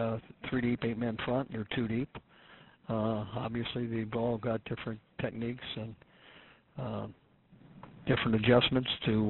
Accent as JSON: {"language": "English", "town": "Chicago", "region": "Illinois", "country": "United States", "tie": "born or raised there", "said": "since I was raised in Chicago, and it hasn't changed."}